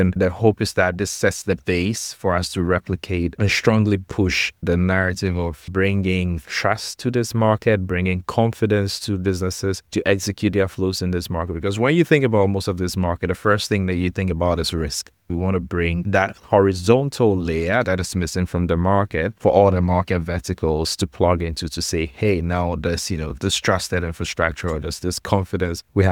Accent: Ghana; Simply put, I'm Ghanaian, for those, you know, who might not have caught the accent yet.

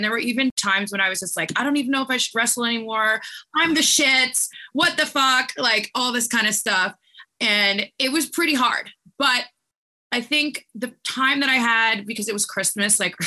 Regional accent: Canada; you know how it is as a Canadian, you really have to make these huge sacrifices and huge moves to kind of get out of the country

